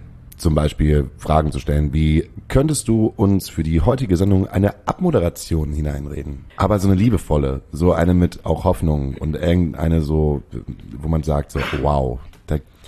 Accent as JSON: {"language": "German", "region": "Baden-Württemberg", "country": "Germany", "said": "so als Schwäbin traurig."}